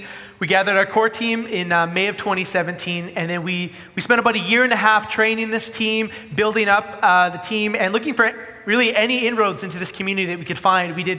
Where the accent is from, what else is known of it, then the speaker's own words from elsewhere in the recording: Regina, Saskatchewan, Canada; my hometown, Regina, Saskatchewan, up in Canada.